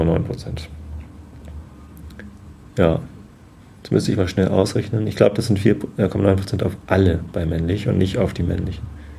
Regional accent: Wistedt, Lower Saxony, Germany; Ich bin jetzt wieder in Tosted, okay. Also in der Samtgemeinde Tosted. Ich bin aufgewachsen in Wisting, Samtgemeinde Tosted. Bin in Tosted zur Schule gegangen und wohne jetzt in Karkensdorf, Samtgemeinde Tosted.

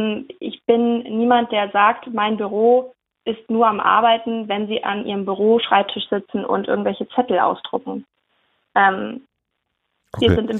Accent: Schleswig-Holstein, Germany; Ich komme jetzt aus Schleswig-Holstein, da sind wir auch eher eine ländlich geprägte Region.

